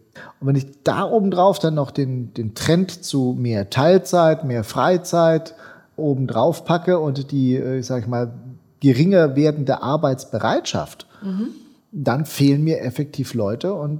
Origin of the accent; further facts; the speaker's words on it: Baden-Württemberg, Germany; das, was ich schon als Wertschöpfung empfunden habe als Schwabe